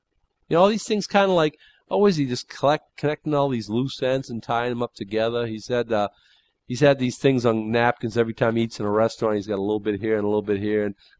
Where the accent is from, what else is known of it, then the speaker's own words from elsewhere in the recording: United States; I'm an American, for goodness sake.